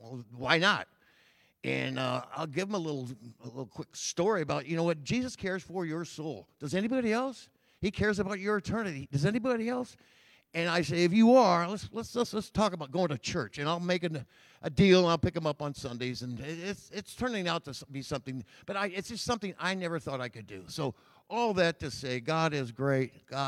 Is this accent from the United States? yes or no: yes; Myrtle Beach, South Carolina, United States; I'm from Myrtle Beach. I'm up here just visiting with my sister.